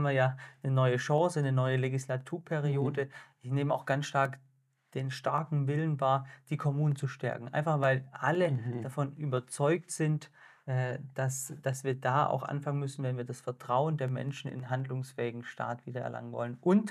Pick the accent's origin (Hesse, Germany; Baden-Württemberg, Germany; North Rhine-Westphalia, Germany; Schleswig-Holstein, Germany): Baden-Württemberg, Germany; ich komme aus dem Hohenlohischen, also die andere Seite von Baden-Württemberg. Bin 31 Jahre alt, verheiratet, zwei Kinder